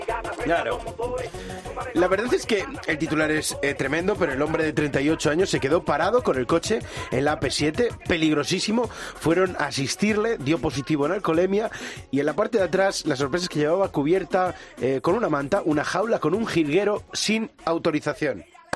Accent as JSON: {"language": "Spanish", "region": "Galicia", "country": "Spain", "said": "Yo soy gallego, a mí las gaitas me encantan"}